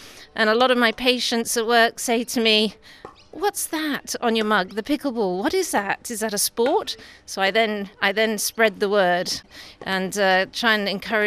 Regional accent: England, United Kingdom; moved away as an adult; now in Australia; I'm from England and I came over to Australia in January to work here as a GP.

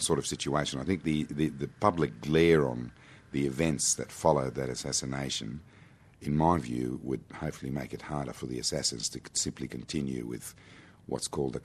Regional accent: Australia; I am an Arab by birth, and I'm quite proud of being an Australian, but I think I'm even more proud of being an Arab. And I'm fluent in the language, and I do have some cultural awareness.

